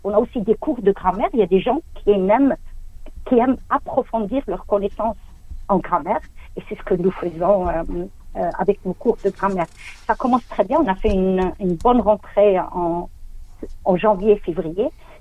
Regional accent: Algeria; Moi-même, je suis algérienne, donc je vais venir avec une tenue traditionnelle. Je suis berbère

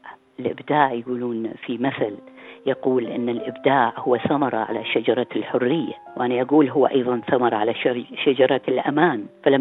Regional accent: Baghdad, Baghdad Governorate, Iraq; also born or lived in Najaf; now in Australia; مهاجرة هاجرت إلى أستراليا في 2008. أنا ولدت في العراق في النجف ونشأت في بغداد. بغداد جميلة المتنوعة الملونة، فنشأت هناك في عائلة مع عائلة منفتحة. أنا الأصغر من 7 أبناء.

